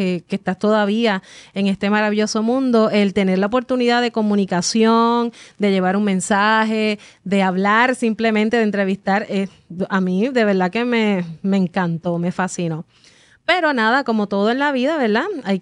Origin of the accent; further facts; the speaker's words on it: Sabana Grande, Puerto Rico; also born or lived in San Germán; Sí soy natural de San Germán porque nací en San Germán, pero mi pueblo como tal de vivienda toda mi vida fue Sabana Grande.